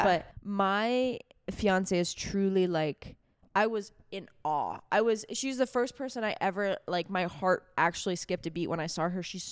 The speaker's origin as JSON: {"language": "English", "country": "United States", "said": "I'm an American. I'm not a lesbian. I'm from USA."}